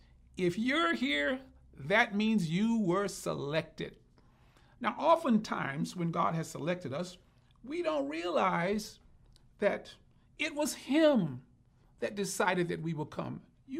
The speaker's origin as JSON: {"language": "English", "region": "the South", "country": "United States", "tie": "born or raised there", "said": "I grew up in the South. I grew up in the time of segregation. I grew up powerless."}